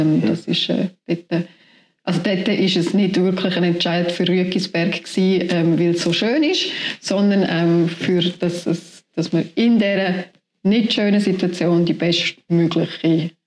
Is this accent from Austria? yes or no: no; Chapina, Bern, Switzerland; Ich bin in Chapina aufgewachsen. Ich habe sehr engen Bezug zu dem Dorf.